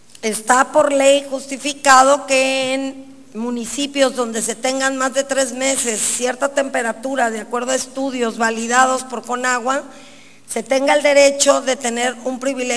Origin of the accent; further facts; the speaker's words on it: Acaponeta, Nayarit, Mexico; Yo soy de Acaponeta, lo viví